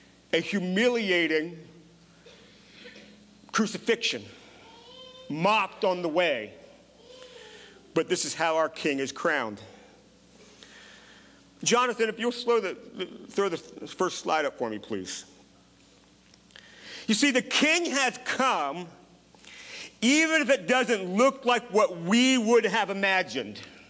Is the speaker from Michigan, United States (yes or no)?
no; Pennsylvania, United States; I grew up near Gettysburg, not too far from Gettysburg.